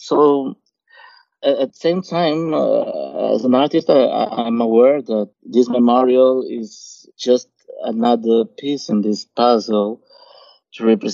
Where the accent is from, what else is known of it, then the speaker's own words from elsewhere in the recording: Angola; I'm from Angola, and people that were trafficked from the transatlantic slavery commerce, a third of those people, they came from Angola.